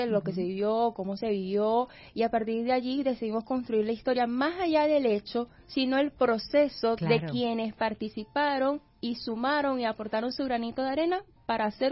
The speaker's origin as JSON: {"language": "Spanish", "town": "Maracaibo", "region": "Zulia", "country": "Venezuela", "lives_now": "Caracas, Venezuela", "said": "hace aproximadamente un año cuando llegué aquí a Caracas. Yo vengo de Maracaibo."}